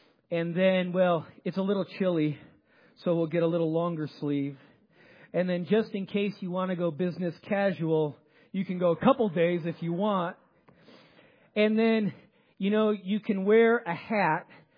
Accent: Chicago, Illinois, United States; See, everyone I grew up around in Chicago either went to the University of Illinois, so they were Illini, or they went to Northwestern if you had good enough grades and you're a Wildcat.

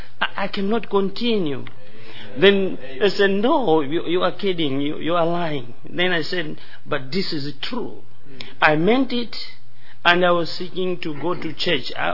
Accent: Malawi; English is a second language; now in United States; I'm from Malawi, Africa.

